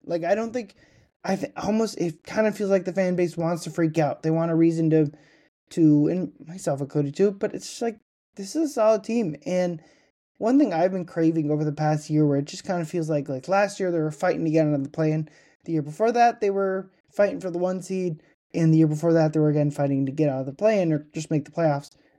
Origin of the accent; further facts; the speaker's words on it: Minnesota, United States; which as a Minnesotan, with that being such an iconic … location, felt a little, it was something I needed